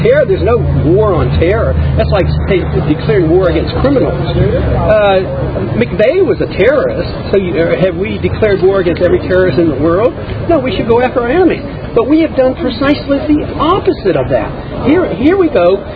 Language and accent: English; United States; I'm an American, you're an American.